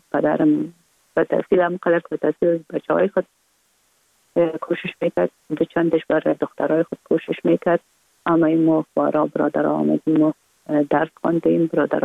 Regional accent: Kabul, Afghanistan; born or raised there

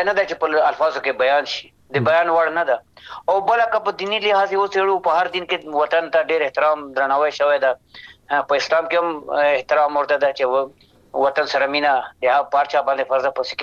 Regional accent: Afghanistan; moved away; وطن کې مو ژوند ته پیدا شوی یو، لوی شوی یو،

